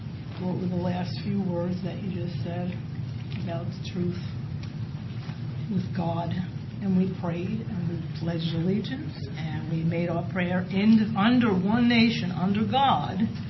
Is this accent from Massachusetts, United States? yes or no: no; New York, United States; accent: New York; I've lived up and down the eastern seaboard from my New York accent all the way down to Florida. This is my home.